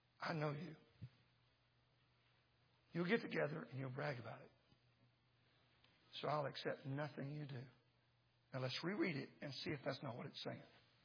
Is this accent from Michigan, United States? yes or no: no; Texas, United States; You know why? Because I'm from Texas. And Texans love to tell big stories.